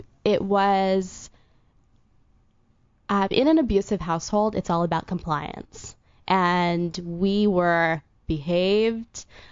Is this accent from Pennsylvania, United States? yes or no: no; Mesa, Arizona, United States; I grew up in Mesa, Arizona. It's in Phoenix.